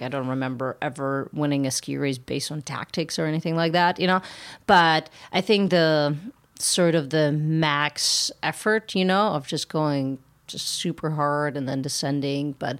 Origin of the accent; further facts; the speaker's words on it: Czechia; English is a second language; growing up in Czech Republic, obviously cyclocross always been on TV